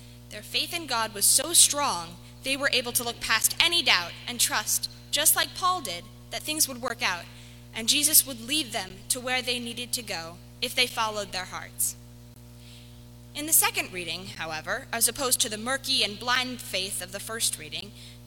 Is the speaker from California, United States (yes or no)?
no; New York, United States; I think growing up in New York, you learn pretty fast not to trust anyone or anything too quickly.